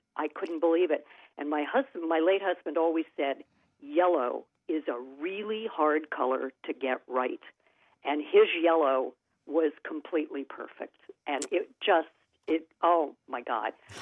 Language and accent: English; Oregon, United States; I'm from the Pacific coast of Oregon originally, so the sea is very important to me.